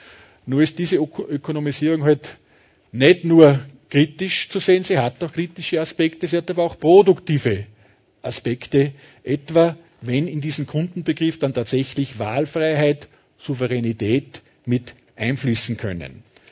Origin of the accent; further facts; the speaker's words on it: Tamsweg, Salzburg, Austria; Aber denken Sie an den Bezirk Tamsweg in Salzburg, wo ich herkomme